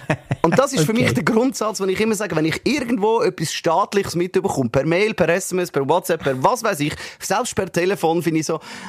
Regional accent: Switzerland; vor allem bei uns in der Schweiz, die muss ja dann extrem hoch sein.

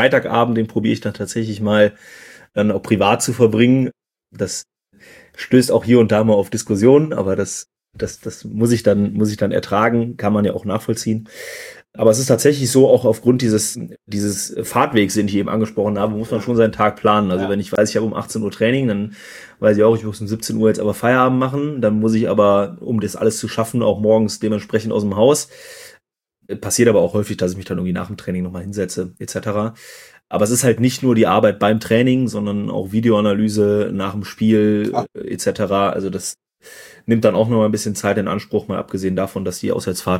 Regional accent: Aachen, North Rhine-Westphalia, Germany; Ich komme aus Aachen, ist ein paar Kilometer entfernt am Dreiländereck mit Belgien gemeinsam.

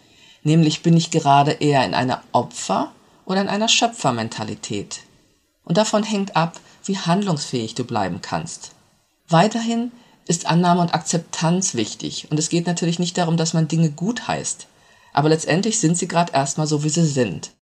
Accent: North Rhine-Westphalia, Germany; moved away as an adult; als ich mit Anfang 20 nach Mainz gezogen bin aus dem Ruhrgebiet

